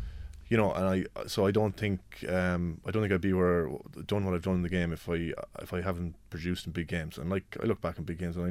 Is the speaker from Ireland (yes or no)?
yes; Mullingar, Leinster, Ireland; born there; I was born in Mullingar.